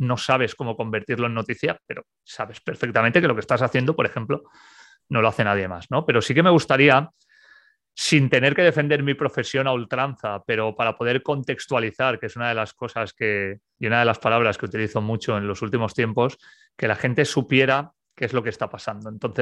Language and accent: Spanish; Almussafes, Valencian Community, Spain; Yo soy de un pueblo que está a 20 kilómetros al sur de Valencia, que se llama Almusafes